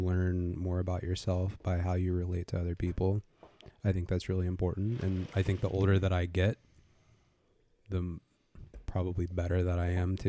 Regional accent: Youngstown, Ohio, United States; growing up near Youngstown, the nearest one was in Pittsburgh.

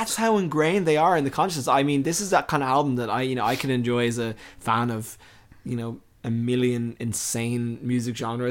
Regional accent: Ireland; We're all Irish citizens.

